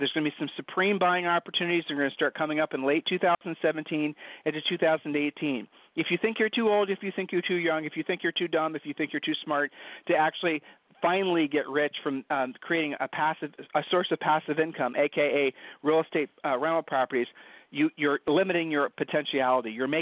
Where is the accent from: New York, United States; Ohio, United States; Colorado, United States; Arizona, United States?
Ohio, United States; We're from Ohio, so I shared the saying with you.